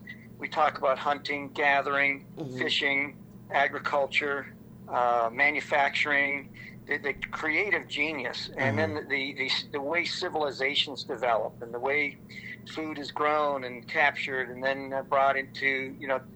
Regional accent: Canada; I was raised in Canada

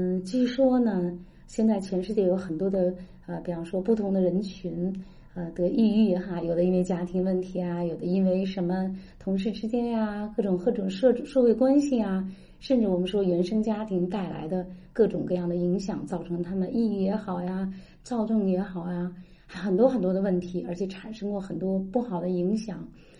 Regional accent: Beijing, China; 我是从北京来的哈

